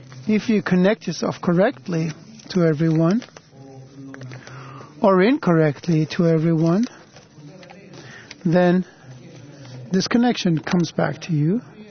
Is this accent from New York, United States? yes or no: yes; New York, United States; from New York.